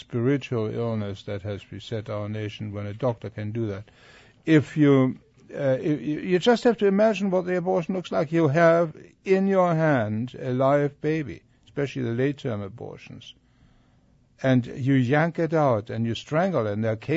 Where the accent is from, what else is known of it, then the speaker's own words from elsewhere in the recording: Germany; I'm from Germany. In Germany, we observe very, very carefully what's happening in the Netherlands